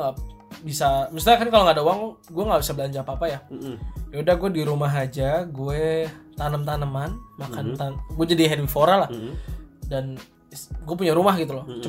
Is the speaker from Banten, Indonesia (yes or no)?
yes; Tangerang, Banten, Indonesia; Jadi gue hidup, gue besar di Tangerang, kemudian ada rencana untuk pindah ke bagian lain dari Tangerang.